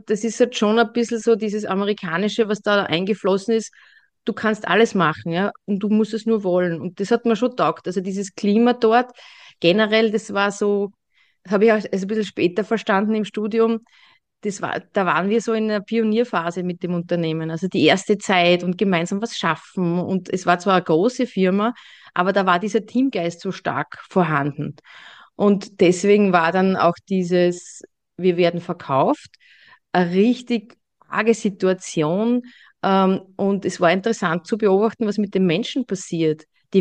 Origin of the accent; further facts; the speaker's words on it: Burgenland, Austria; Ich komme da so aus dem Dreiländereck Wien, also Niederösterreich, Burgenland, Steiermark, genau.